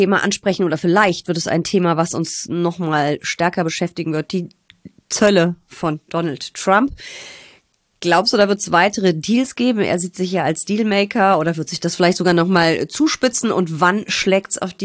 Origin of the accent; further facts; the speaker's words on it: North Rhine-Westphalia, Germany; das höre ich dann als Rheinländerin wieder besonders gerne